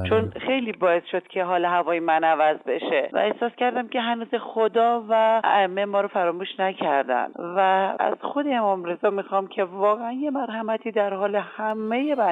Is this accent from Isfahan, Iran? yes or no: yes; Isfahan, Iran; از اصفهان هستم